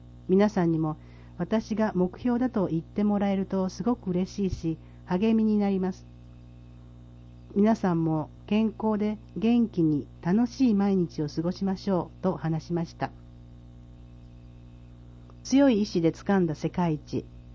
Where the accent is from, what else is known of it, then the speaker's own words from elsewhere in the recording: Wakayama, Japan; 私は和歌山で生まれ育ったから、子供の頃からずっとカツオと梅干しを食べてきました。